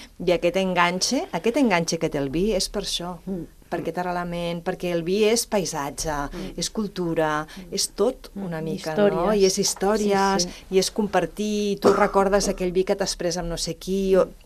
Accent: Catalonia, Spain; born there; Jo he nascut al Maresme, però sempre hem tirat a Girona.

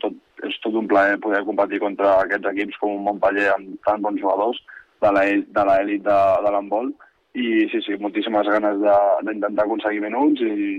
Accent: Granollers, Catalonia, Spain; tots quatre que som de Granollers

